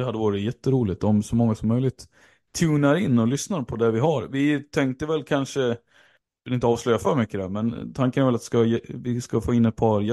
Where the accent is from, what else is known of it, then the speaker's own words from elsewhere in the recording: Umeå, Västerbotten County, Sweden; Det är roligt att se för mig som gammal Umebo liksom, såklart.